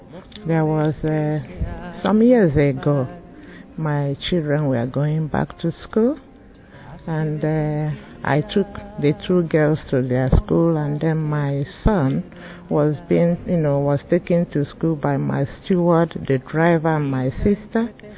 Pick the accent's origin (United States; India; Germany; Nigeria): Nigeria; and I'm from Nigeria.